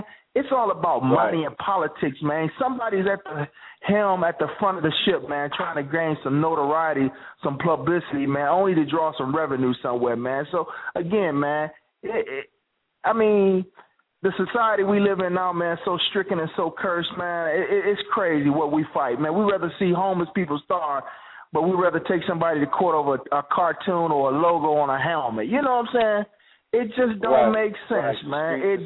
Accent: Cleveland, Ohio, United States; Hey, matter of fact, I'm from Cleveland.

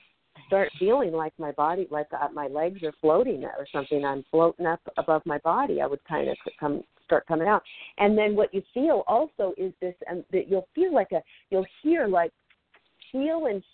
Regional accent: Seattle, Washington, United States; I grew up in Seattle, Washington, and like in the summer when it was hot or something

